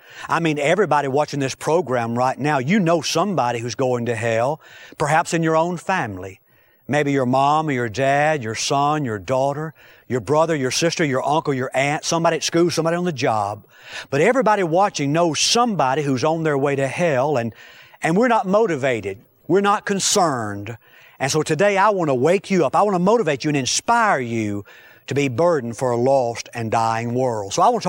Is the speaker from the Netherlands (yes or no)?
no; Fort Smith, Arkansas, United States; In Franklin County, Arkansas, near my hometown of Fort Smith, several years ago, an oil well exploded.